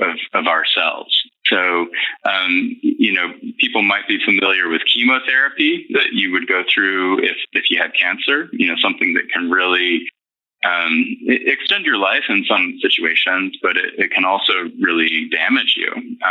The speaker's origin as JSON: {"language": "English", "region": "Tennessee", "country": "United States", "tie": "born or raised there", "said": "growing up in Tennessee and hearing about exposures of my grandfather to radiation at the Y-12 plant in Oak Ridge"}